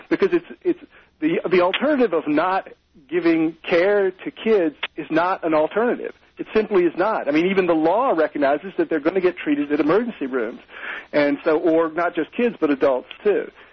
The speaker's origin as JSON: {"language": "English", "region": "the South", "country": "United States", "tie": "born or raised there", "said": "I grew up in the Jim Crow South in the days of American apartheid in schools"}